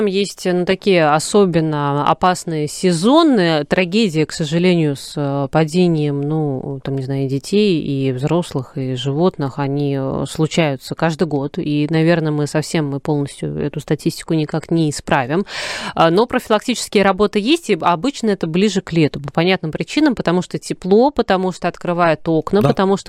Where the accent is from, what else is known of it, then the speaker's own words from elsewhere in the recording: Saratov, Saratov Oblast, Russia; also born or lived in Moscow / Saint Petersburg; Я тут тоже из Саратова в Москву, из Москвы в Ленинград, в Петербург.